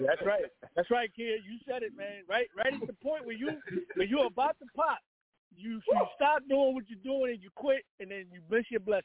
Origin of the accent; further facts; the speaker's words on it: Philadelphia, Pennsylvania, United States; Absolutely, Eagles all day, baby. I'm from Philly. You know what it is.